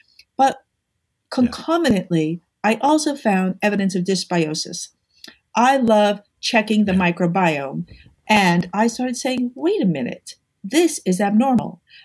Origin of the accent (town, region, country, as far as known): New York, United States